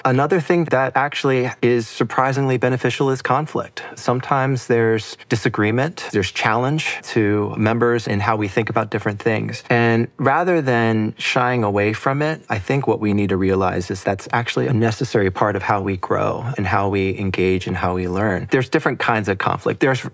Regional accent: United States; I don't speak that much Korean. I grew up in the States

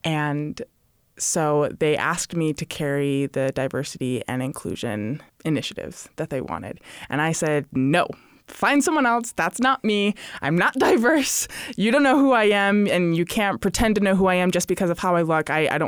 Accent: Utah, United States; also born or lived in Hawaii / Arizona; I was born in Utah. We lived in Hawaii for a while. Then we moved to Arizona before moving back to Utah. And again, that's where I went to high school.

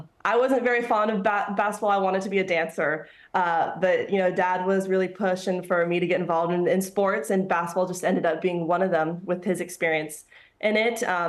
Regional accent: Seattle, Washington, United States; born there; also born or lived in Oregon / San Diego, United States / Phoenix, United States; Yeah, so I was born in Seattle, Washington. Lived there for just a few months. My family is from Oregon, so we went there for a little bit. Then was in San Diego for a couple years. Then moved to Phoenix, Arizona

